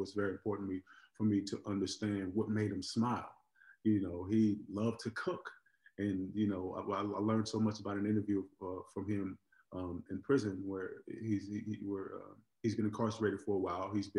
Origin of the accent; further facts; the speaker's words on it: Oakland, California, United States; I grew up in Oakland, California, and Bobby Seale in Oakland, California, he's a legend.